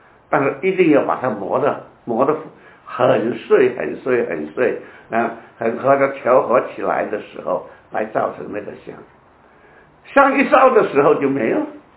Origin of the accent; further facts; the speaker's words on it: China; 我想我们中国人年纪轻的也许不大知道了